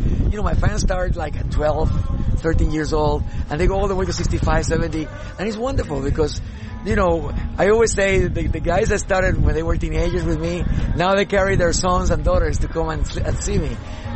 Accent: Dominican Republic; I come from the islands. I come from the Dominican Republic

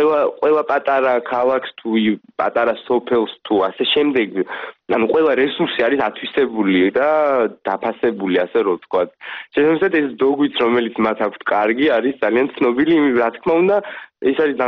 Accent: Kakheti, Georgia; მე წარმოშობით კახელი ვარ და ცოტა მაგონეს კახელს ბურგუნდია რაღაცით

